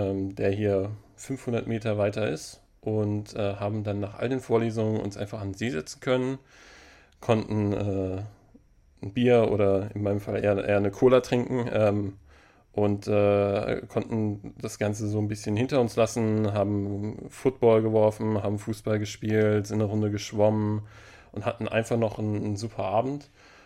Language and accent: German; Baden-Baden, Baden-Württemberg, Germany; ich komme ursprünglich aus Baden-Baden